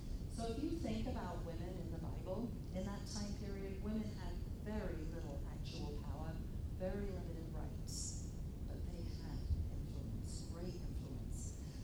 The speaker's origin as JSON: {"language": "English", "region": "England", "country": "United Kingdom", "tie": "born or raised there", "lives_now": "United States", "said": "Growing up in England, I remember hearing you shouldn't praise kids too much because they become precocious. I think in America, we've probably gone to the other extreme now."}